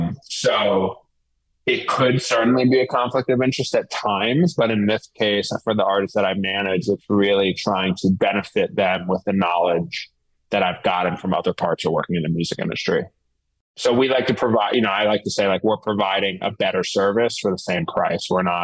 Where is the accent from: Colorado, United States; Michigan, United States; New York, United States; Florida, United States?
New York, United States; New York City; So I grew up in New York City, was very, you know, always loved music, but was very insular.